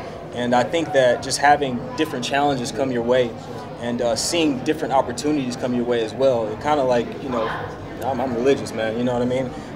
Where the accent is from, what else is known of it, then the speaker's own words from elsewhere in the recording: Dallas, Texas, United States; You know, I'm from Dallas, Texas.